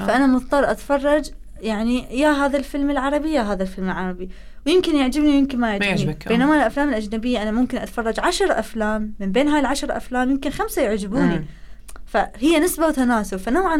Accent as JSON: {"language": "Arabic", "country": "Iraq", "said": "كوني أيضا عراقية"}